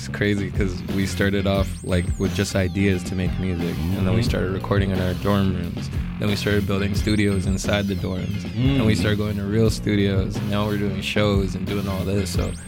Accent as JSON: {"language": "English", "country": "Zimbabwe", "said": "You know, I'm out here from Zimbabwe."}